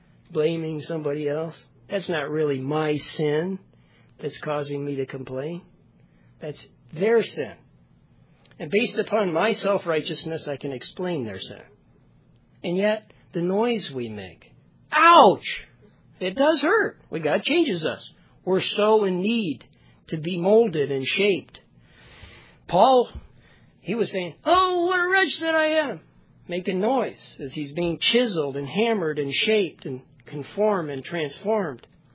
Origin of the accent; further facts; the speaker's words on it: Florida, United States; I grew up in Florida, and we had this sports complex.